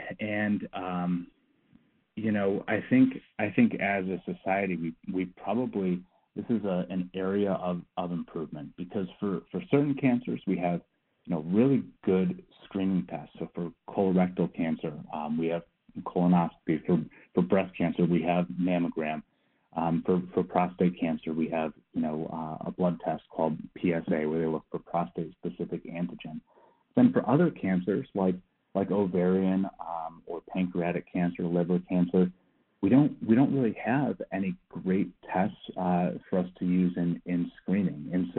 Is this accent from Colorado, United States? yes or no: no; Connecticut, United States; So first off, I'm from Connecticut originally.